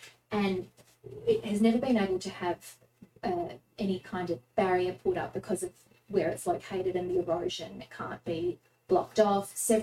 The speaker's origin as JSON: {"language": "English", "country": "Australia", "said": "as an Australian"}